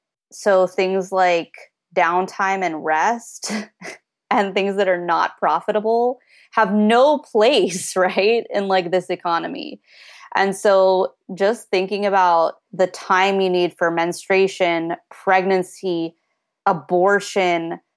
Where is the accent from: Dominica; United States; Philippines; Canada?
Philippines; My family, you know, we're Filipino, right? And like one of the common experiences among Filipinos, almost universal, is family separation.